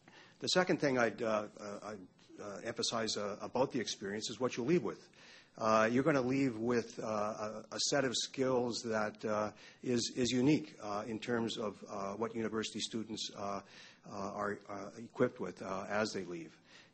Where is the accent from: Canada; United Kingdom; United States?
Canada; Ontario; also born or lived in Manitoba; now in Montreal, Canada; I'm from Northwestern Ontario. I did my BA at the University of Manitoba quite a few years ago. I've been at McGill for 26 years